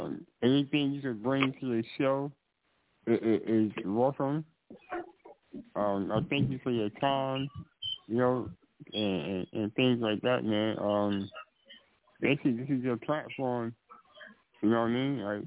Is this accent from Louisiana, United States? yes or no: no; Harrison, New Jersey, United States; So, for me, man, growing up in Harrison, New Jersey, the home of Freddie Rock, a day is all you say.